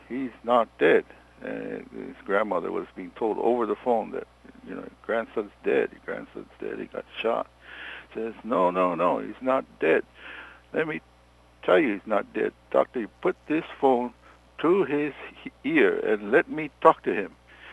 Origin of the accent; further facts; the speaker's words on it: Spreckelsville, Hawaii, United States; I remember Sprecklesville. I started talking about Sprecklesville, my hometown.